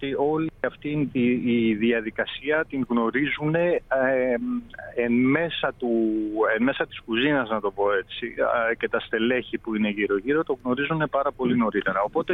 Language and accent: Greek; Leros, South Aegean, Greece; Επέστρεψα, ήμουνα Θεσσαλονίκη, πήγα Κοζάνη, γύρισα και τώρα ετοιμάζομαι να φύγω να πάω στη Λέρο στο νησί μου.